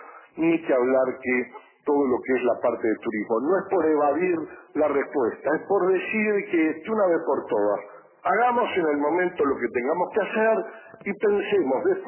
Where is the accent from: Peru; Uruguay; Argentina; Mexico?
Uruguay; sino como un uruguayo que le dieron una gran responsabilidad